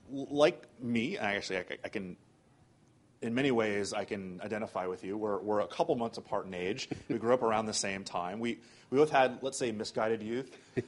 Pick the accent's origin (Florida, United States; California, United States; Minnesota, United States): Florida, United States; because I'm from Florida, my wife's in politics